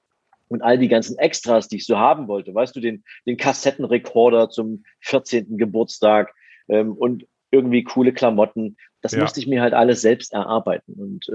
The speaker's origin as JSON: {"language": "German", "town": "Dresden", "region": "Saxony", "country": "Germany", "tie": "born or raised there", "said": "ich bin ein Kind der ehemaligen DDR. Also ich bin in Dresden geboren, in Dresden aufgewachsen, lebe auch nach wie vor da, habe hier mein Unternehmen, mein Office."}